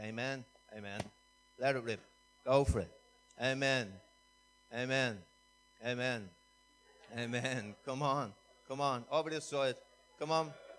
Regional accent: Clondalkin, Leinster, Ireland; I'm married to Adele. I'm from Clondalkin.

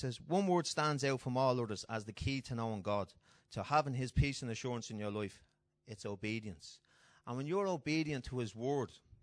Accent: Clondalkin, Leinster, Ireland; I'm from Clondalkin.

